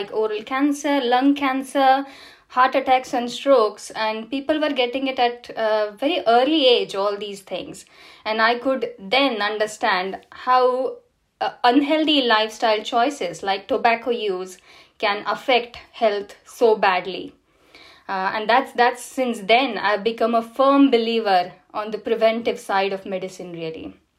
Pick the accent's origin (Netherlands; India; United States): India; Solapur, Maharashtra; So I was born in India. I belong to a Western India small city called Solapur. And I come from a family with three generations full of doctors.